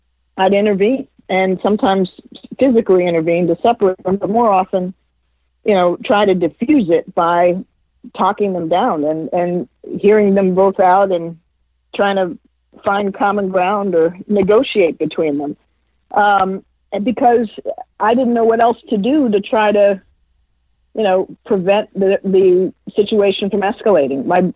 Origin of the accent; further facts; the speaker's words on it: Washington, District of Columbia, United States; I grew up in Washington, D.C. Born in the mid-60s, grew up in the 70s and 80s. And all those factors shaped me.